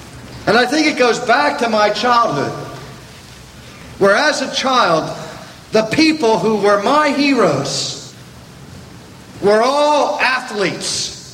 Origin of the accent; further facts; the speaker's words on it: Pittsburgh, Pennsylvania, United States; growing up in Pittsburgh in western Pennsylvania, one of my great heroes was a baseball player from a steel mill town just across the river from where I went to high school.